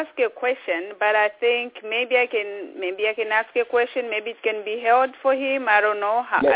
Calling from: Ottawa, Ontario, Canada; I'm calling from Canada, Ottawa.

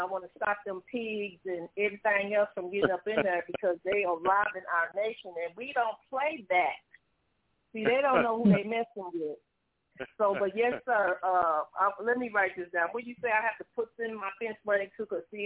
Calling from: St. Louis, Missouri, United States; I'm from St. Louis, Missouri, and I am so mad at them pigs and the lamb

